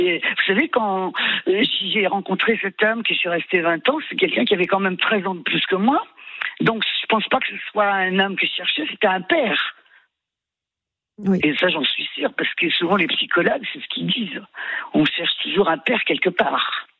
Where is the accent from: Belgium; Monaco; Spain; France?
Spain; Pourtant, on est espagnol, on était très proches.